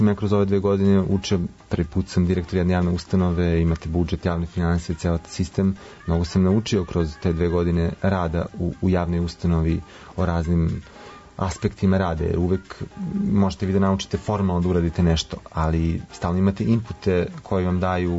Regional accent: Kruševac, Šumadija and Western Serbia, Serbia; born there; ja nisam iz Grocke, rođen sam u Kruševcu, završio sam srednju tehničku školu

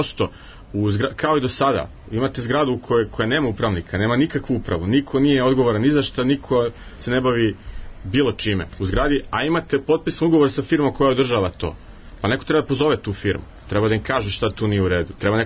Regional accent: Belgrade, Serbia; pa ja sam iz Beograda

